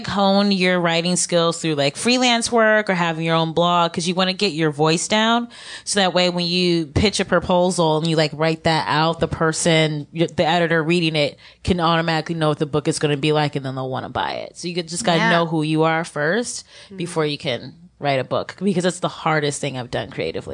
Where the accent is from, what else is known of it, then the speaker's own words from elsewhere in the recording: Ohio, United States; like growing up in Ohio, going to all white high school and all those kind of situations